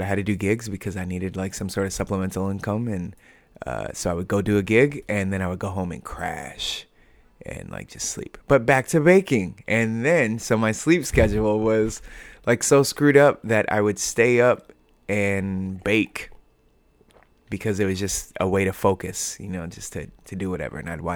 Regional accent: Hawaii, United States; born there; I was born in Hawaii.

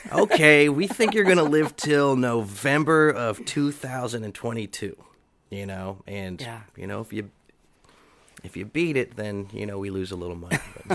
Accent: Columbia, Maryland, United States; also born or lived in Baltimore; I was born in Baltimore. No way. Yeah. And I grew up in Columbia, Maryland up until I think I was about 5.

